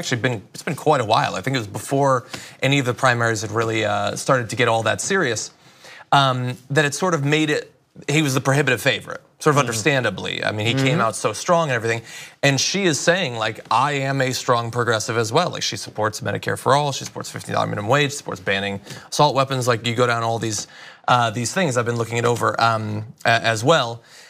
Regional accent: Connecticut, United States; So I'm from Connecticut.

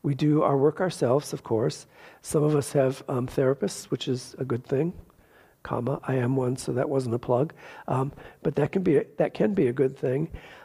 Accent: Detroit, Michigan, United States; as a little gay boy growing up in Detroit in the 50s and 60s

